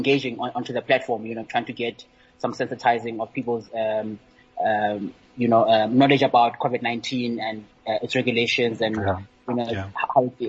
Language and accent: English; Free State, South Africa; one of the mayors down in the Free State where my hometown is.